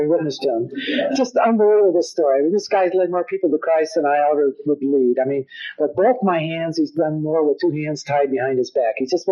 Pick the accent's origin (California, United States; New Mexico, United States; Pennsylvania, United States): California, United States; Los Angeles; I grew up in Los Angeles, and I pastored a church in a place called Nowhere, California.